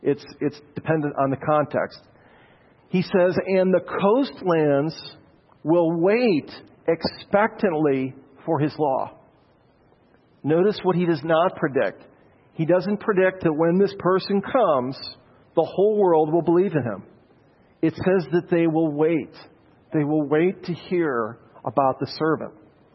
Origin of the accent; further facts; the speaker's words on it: Ireland; I'm Irish. What is a good Irish boy like me up here telling you that you should worship the God of Israel?